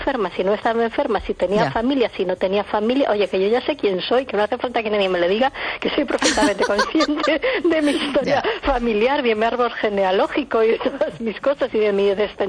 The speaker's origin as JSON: {"language": "Spanish", "country": "Italy", "second_language": "Spanish", "moved": "yes", "lives_now": "France", "said": "como todo el mundo sabe, yo soy italiana, con lo cual tendría que ir con la selección italiana si me tirase el corazón, pero llevo muchísimos años viviendo en Francia"}